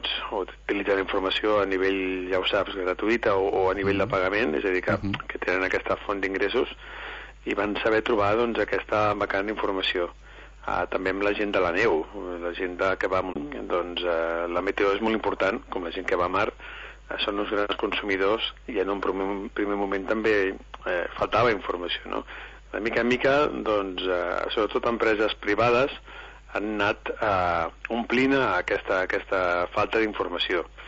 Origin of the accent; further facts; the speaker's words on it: Barcelona, Catalonia, Spain; Com que soc de Barcelona, doncs algunes vegades ja doncs hi anava al mar